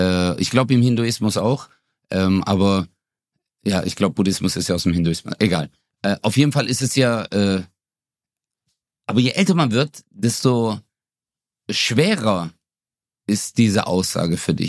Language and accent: German; Stuttgart, Baden-Württemberg, Germany; wo kommst du denn her? Ich so, ja, Stuttgart.